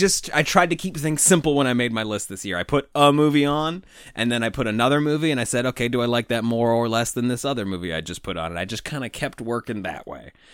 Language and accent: English; Toronto, Ontario, Canada; commercials that we grew up with in Toronto